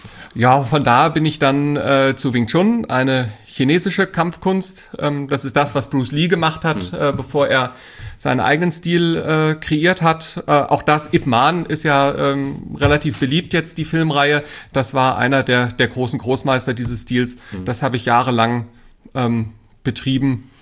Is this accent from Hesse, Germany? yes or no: yes; Fulda, Hesse, Germany; In Fulda geboren und aufgewachsen.